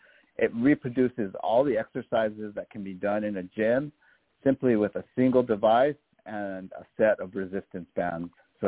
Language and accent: English; Santa Fe, New Mexico, United States; born there; Yeah, I was born in Santa Fe, New Mexico as an only child. My father was in the military.